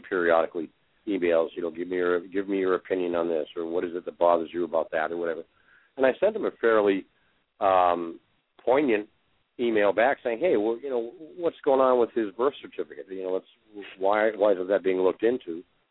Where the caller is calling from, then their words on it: Texas, United States; I mean, I'm calling you from Texas, and my own congressman, I'm sure he's a great guy